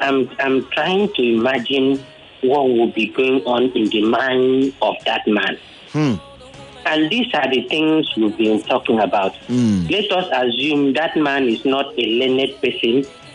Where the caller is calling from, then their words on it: Ikoyi, Lagos, Nigeria; I'm calling from Ikoyi here.